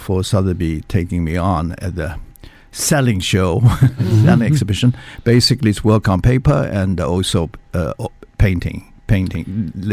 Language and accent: English; Shanghai, China; now in England; I was uplifted from Shanghai and landed in England in 52